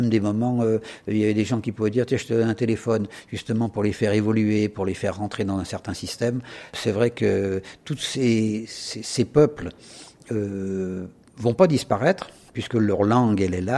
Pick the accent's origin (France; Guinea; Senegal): France; Moi, le moderniste, je connaissais parce que je suis français